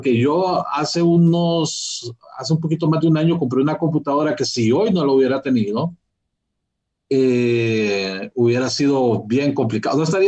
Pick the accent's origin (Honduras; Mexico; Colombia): Honduras; en mi país, ¿va? Aquí en Honduras, en nuestro país